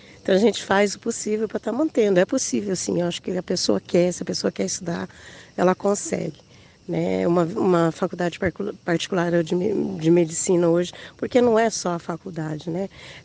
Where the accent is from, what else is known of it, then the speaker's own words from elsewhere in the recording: Cornélio Procópio, Paraná, Brazil; Não, nós somos de Cornélio Procópio.